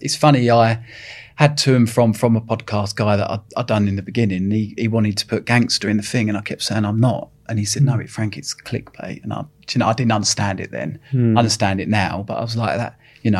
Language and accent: English; Epping, East of England, United Kingdom; I'm from a little town in Epping, and we didn't have no money.